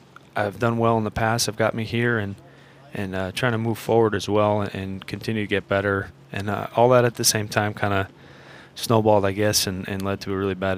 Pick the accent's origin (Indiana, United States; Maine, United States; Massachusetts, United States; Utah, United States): Massachusetts, United States; East Longmeadow; East Longmeadow.